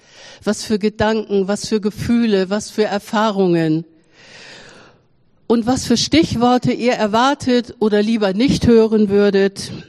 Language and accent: German; Bremen, Germany; in meiner Heimatstadt Bremen.